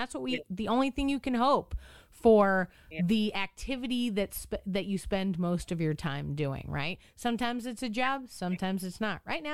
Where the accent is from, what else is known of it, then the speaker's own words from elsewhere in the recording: Boston, Massachusetts, United States; But, you know, from the point of view of when I grew up in Boston. My mom was a teacher with Boston Public Schools.